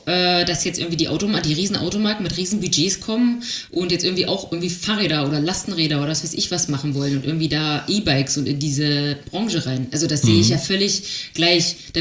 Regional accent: Germany; Wir als Deutsche müssen ja auch ein bisschen konservativ bleiben.

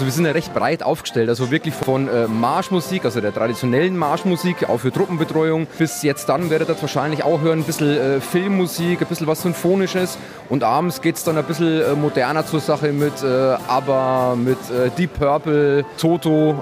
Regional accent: Regensburg, Bavaria, Germany; Und ich meine, ich bin ja Bayer, also ich bin ja Oberpfälzer, ich komme ja aus Regensburger Ecke, ne.

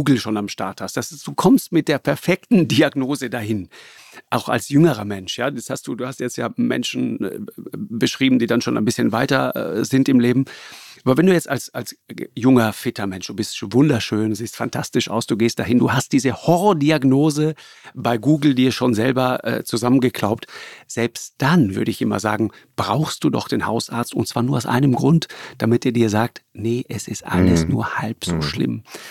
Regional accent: Trentino-Alto Adige, Italy; Ich sag mal, früher bei uns in Südtirol, da hatten wir diesen Bauernkalender oder von der Raiffeisenkasse, von der örtlichen, gab es immer diesen Kalender.

